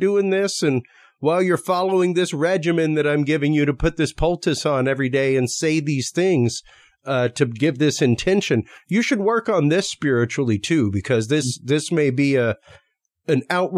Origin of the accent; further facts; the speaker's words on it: Louisiana, United States; because even myself as Cajun, we have in our culture, the traiteur